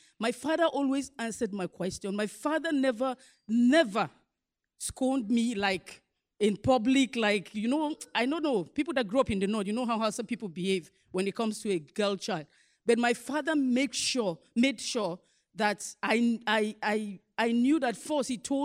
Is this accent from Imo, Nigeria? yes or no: no; Lagos, Nigeria; I'm from Borno State, but my father decided, and I grew up in Lagos, so my father decided at least I should come to school in the north.